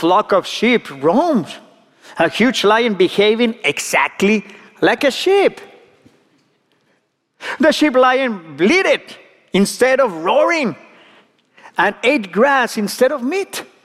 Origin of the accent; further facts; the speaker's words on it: Monterrey, Nuevo León, Mexico; accent: Latino; English is a second language; now in San Antonio, United States; I'm from Monterrey, Mexico.